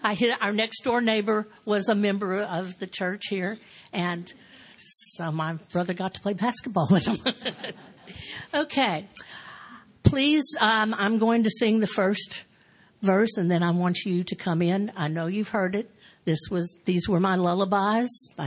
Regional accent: Houston, Texas, United States; Hi, I am a native Houstonian, and this area is very familiar to me. I grew up in Willabend area

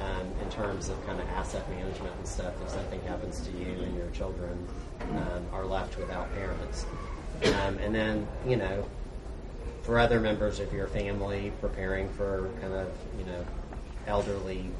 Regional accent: Houston, Texas, United States; So, I grew up here in Houston

